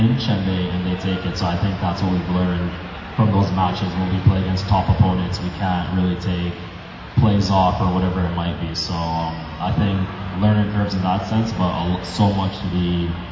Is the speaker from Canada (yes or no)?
yes; Canada; as a Canadian, as a Latino Canadian